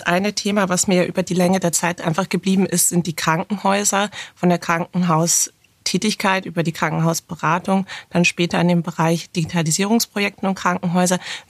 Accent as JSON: {"language": "German", "region": "Berlin", "country": "Germany", "tie": "born there", "said": "vom Pass her, das stimmt sogar, da bin ich Berlinerin, ich bin gebürtige Berlinerin und kehre somit zurück jetzt in meine Geburtsstadt. Aber das ist das erste Mal, dass ich hier tatsächlich wirklich lebe"}